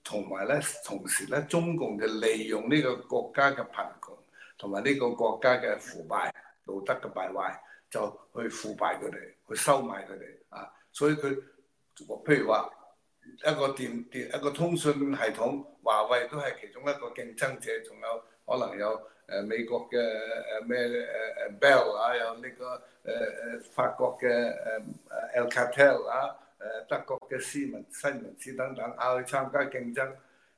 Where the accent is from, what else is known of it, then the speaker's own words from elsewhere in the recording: Hong Kong; 我哋作為中國人、香港人